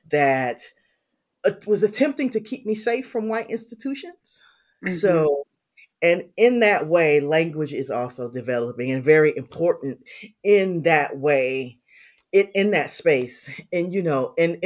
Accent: Toledo, Ohio, United States; so I grew up in Ohio, in Toledo, Ohio. So this is Northwest Ohio

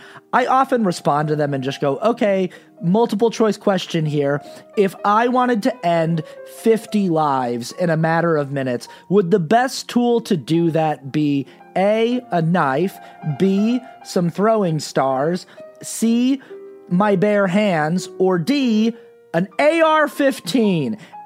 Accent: Utah, United States; I knew people who were there personally, because again, I'm from Utah, so I had friends and family who were present.

